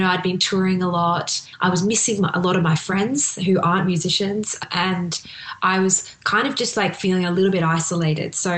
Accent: Wales, United Kingdom; And then my mum was born in Wales. So I feel, and I grew up, I spent a lot of my childhood in Wales.

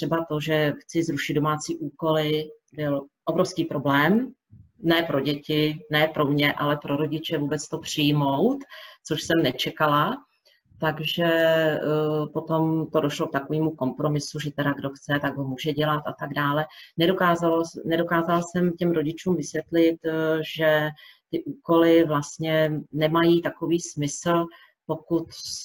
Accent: Chomutov, Ústí nad Labem Region, Czechia; to už tady zaznělo. Pocházím z Chomutova.

